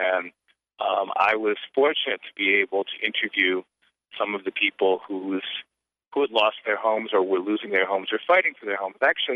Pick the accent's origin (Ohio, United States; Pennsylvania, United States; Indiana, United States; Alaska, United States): Ohio, United States; Cleveland; a visit I made to my hometown of Cleveland.